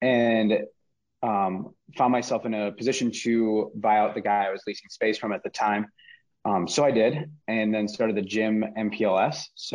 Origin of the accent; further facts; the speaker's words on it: Minneapolis, Minnesota, United States; in Minneapolis, where I am from Minnesota